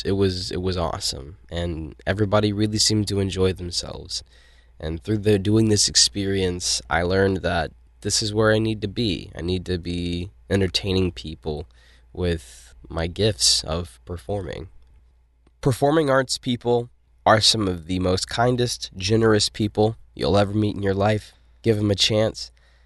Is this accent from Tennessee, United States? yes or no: yes; Nashville, Tennessee, United States; I'm from Nashville, Tennessee